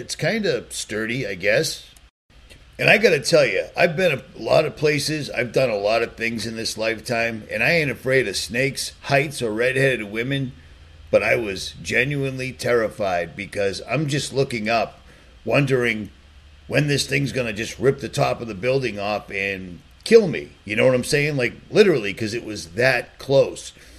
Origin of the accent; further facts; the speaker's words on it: Boston, Massachusetts, United States; Now, I'm from Boston, man. We don't have tornadoes, we have hurricanes.